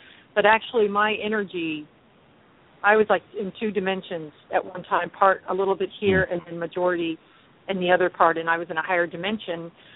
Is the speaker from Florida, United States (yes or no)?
yes; Orlando, Florida, United States; Yes, I'm from Orlando, Florida. I'm a native, and I have quite a big family.